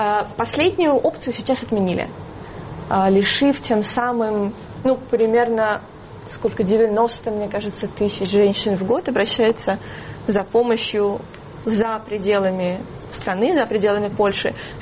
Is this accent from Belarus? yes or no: yes; Belarus; now in Poland; как белорус и польская женщина одновременно